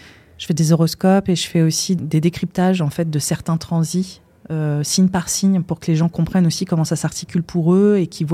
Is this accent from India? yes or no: yes; India; parce que j'ai grandi en Inde aussi, donc c'est un pays qui repose énormément sur la pratique de l'astrologie.